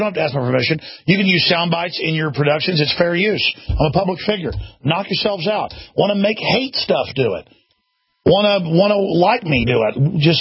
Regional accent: Texas, United States; I'm a Texan.

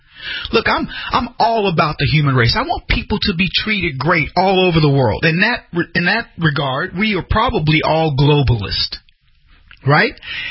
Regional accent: United States; Because I'm American, and my team, the Americans, are playing against those Brits

